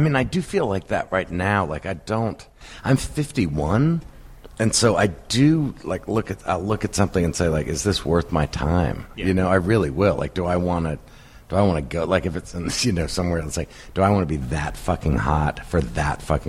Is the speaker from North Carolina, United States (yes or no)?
yes; North Carolina, United States; also born or lived in New York; I was born in North Carolina, and I've gone back to Wilmington. Like, I've probably lived in North Carolina until I was 6, and then moved back there when I was married.